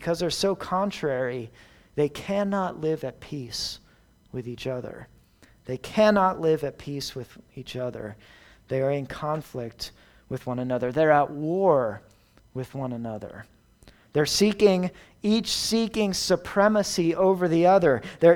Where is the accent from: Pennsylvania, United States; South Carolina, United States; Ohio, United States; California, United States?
Pennsylvania, United States; Philadelphia; I grew up outside Philadelphia. And one thing people did out there was went tubing down the Delaware River.